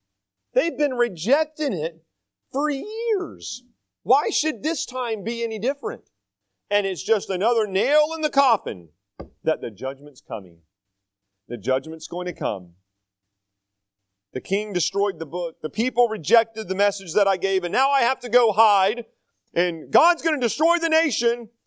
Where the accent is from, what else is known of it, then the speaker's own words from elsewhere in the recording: North Carolina, United States; Now, I can say that because I'm from North Carolina and that's where they were, so it's all good.